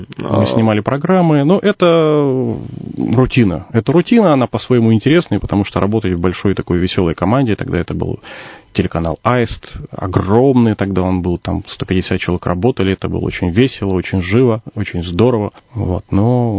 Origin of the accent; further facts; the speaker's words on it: Irkutsk Oblast, Russia; Я из города Сулисибирска.